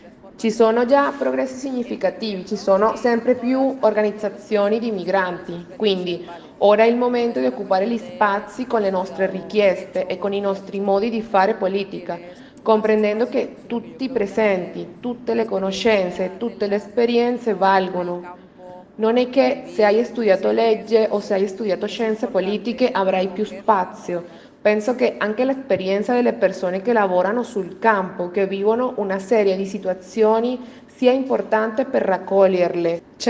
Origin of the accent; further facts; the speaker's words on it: Colombia; In altre parole, sono colombiana, ma so che in America Latina ognuno ha la sua storia e il suo contesto